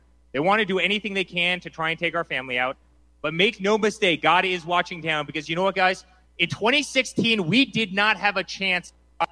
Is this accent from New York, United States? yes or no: yes; New York, United States; I'm a New Yorker. I'm embarrassed to say that at this point.